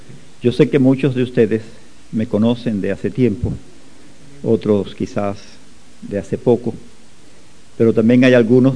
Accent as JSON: {"language": "Spanish", "town": "Viñales", "region": "Pinar del Río", "country": "Cuba", "said": "Pues yo soy viñalero, soy cubano. Estoy casado, mi esposa se llama Lucía. Tengo 4 hijos, una mujer, 3 hombres. Tengo 10 nietos."}